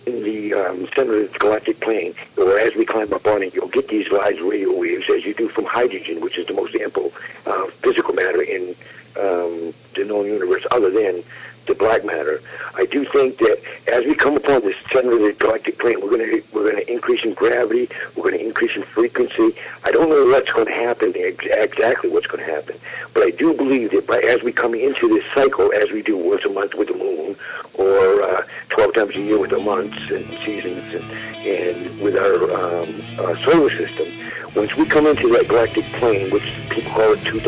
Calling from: New Hampshire, United States; I'm from New Hampshire.

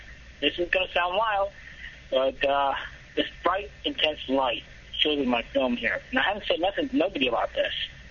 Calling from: San Diego, California, United States; San Diego.

